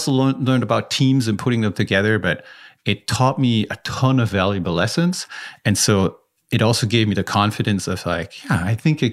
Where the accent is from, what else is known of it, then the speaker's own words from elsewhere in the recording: Germany; accent: German; English is a second language; moved away; I was this weird guy with a strange accent, German accent. I'm originally from Germany, as you know, and just moved here from Hawaii